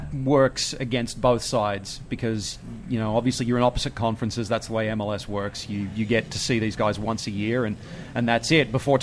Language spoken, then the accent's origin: English; Sydney, New South Wales, Australia; I am actually from Sydney